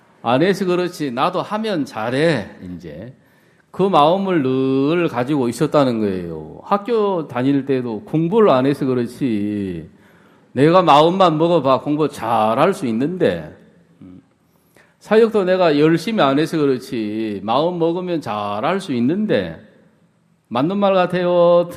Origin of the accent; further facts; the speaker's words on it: Chungcheong, South Korea; 저희 집에는 농사를 지었어요. 충청도가 고향인데.